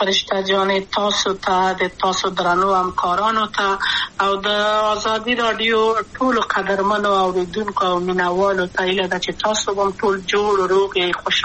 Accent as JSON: {"language": "Pashto", "region": "Kabul", "country": "Afghanistan", "tie": "born or raised there", "also_born_or_lived": "Maidan Wardak", "said": "د کابل په تخت پل سیمه کې یم او لویا شویم کابل که یم."}